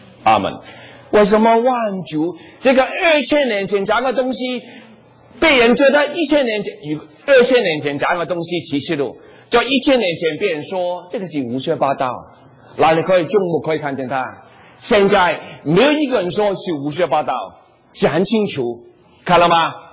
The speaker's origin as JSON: {"language": "Chinese", "country": "Taiwan", "accent": "Taiwanese Mandarin", "said": "我是台湾国语"}